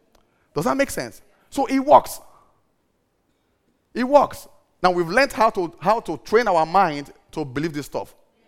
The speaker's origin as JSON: {"language": "English", "town": "Benin City", "region": "Edo", "country": "Nigeria", "said": "This is marriage based on the city I'm from. Yeah? I'm from Benin."}